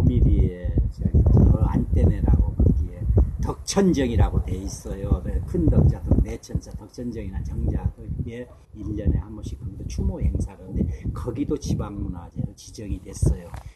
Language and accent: Korean; Yongjeong, South Korea; born there; now in Seoul, South Korea; 저는 이제 일곱째 대로 여기 용정마을에서 태어났어요. 태어나가지고 지금 서울에서 서예를 하고 있어요.